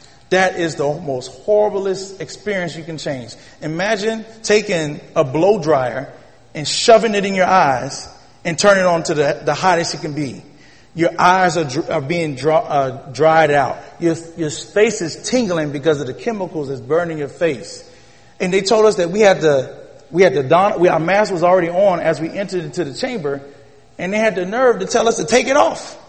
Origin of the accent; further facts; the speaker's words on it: Florida, United States; also born or lived in South Carolina; I'm from Florida and South Carolina, Florida, and I'm not used to snow.